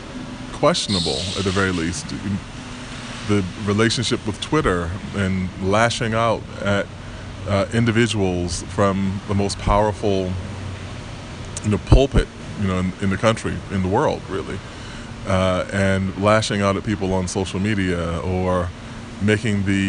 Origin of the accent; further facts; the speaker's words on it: New York City, New York, United States; of course, I'm a New Yorker, native New Yorker